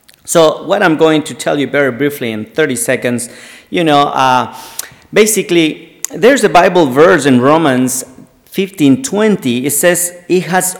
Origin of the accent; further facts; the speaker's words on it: Ecuador; English is a second language; So if some of you might wonder my accent, I'm not from the South, not from South Carolina, but I'm from the South, South America. I'm from Ecuador.